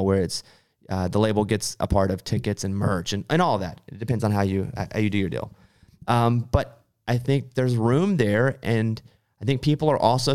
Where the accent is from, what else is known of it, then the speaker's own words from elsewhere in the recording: Arkansas, United States; I grew up in Arkansas. We didn't go to Los Angeles.